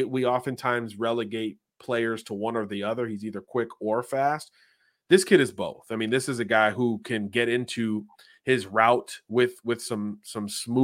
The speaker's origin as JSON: {"language": "English", "town": "Jacksonville", "region": "Florida", "country": "United States", "tie": "born or raised there", "said": "Quincy is a blank slate coming out of high school up in Jacksonville in my home state."}